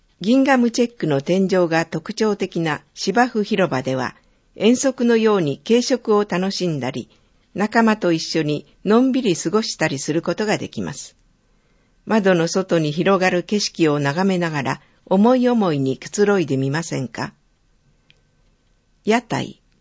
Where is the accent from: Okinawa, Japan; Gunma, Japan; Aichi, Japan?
Gunma, Japan; Fujioka; 私は藤岡市出身で